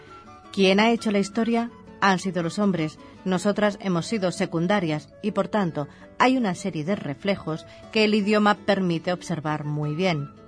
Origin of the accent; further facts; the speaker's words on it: Balearic Islands, Spain; en el castellano de mi tierra, de Mallorca, hay una palabra que se usa que es coladuría